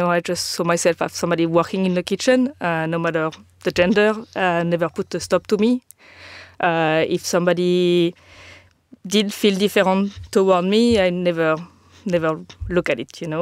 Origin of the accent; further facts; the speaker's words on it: Paris, Île-de-France, France; also born or lived in Strasbourg; So I was born in Strasbourg and then I moved to Paris when I was very young. So I grew up in Paris.